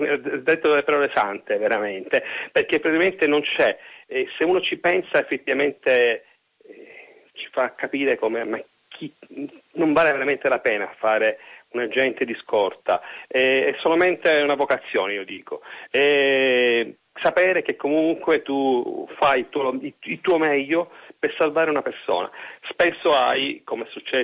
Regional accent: Palermo, Sicily, Italy; now in Florence, Italy; io sono palermitano ormai trapiantato a Firenze

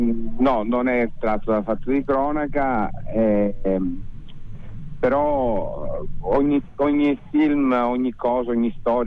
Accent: Sicily, Italy; da quando ero ragazzino, cioè nella chiesa del mio paese, in provincia di Palermo

